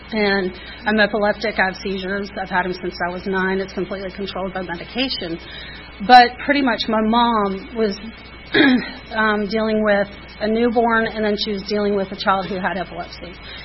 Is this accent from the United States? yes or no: yes; Atlanta, Georgia, United States; I was born here in Atlanta. I was born at Piedmont Hospital, grew up in Buckhead. I'm a true Atlanta native.